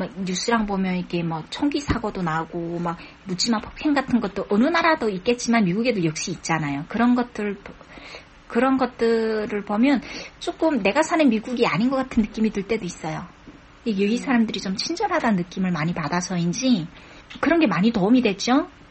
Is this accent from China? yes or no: no; North Korea; moved away as an adult; 저희가 탈북을 20대 후반쯤에 탈북을 했고